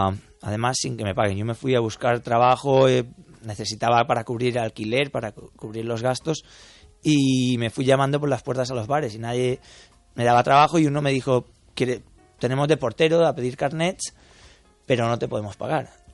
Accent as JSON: {"language": "Spanish", "town": "Gandia", "region": "Valencian Community", "country": "Spain", "also_born_or_lived": "Barcelona", "moved": "as an adult", "said": "yo salí de Gandía para ir a Barcelona primero, para estudiar allí."}